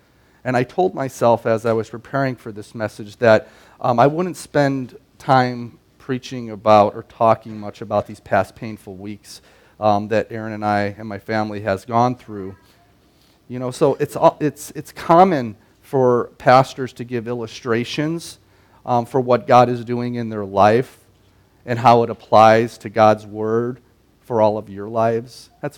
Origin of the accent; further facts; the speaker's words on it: Chicago, Illinois, United States; moved away; I had some family, quite a bit of family, fly in from Chicago. I still call it my hometown, even though I haven't lived there in like 20-some years, but, you know, always Chicago.